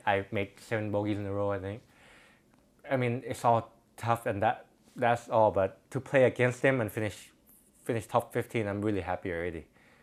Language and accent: English; Thailand; English is a second language; I was going to say, I'm from Thailand. I'm your biggest fan.